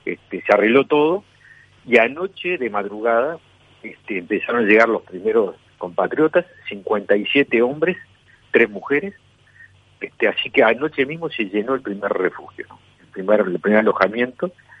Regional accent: Uruguay; Somos uruguayos que partimos de una misma sociedad.

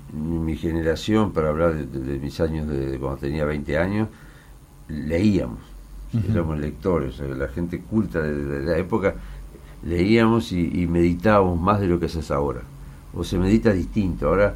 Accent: Uruguay; ahora nosotros somos uruguayos

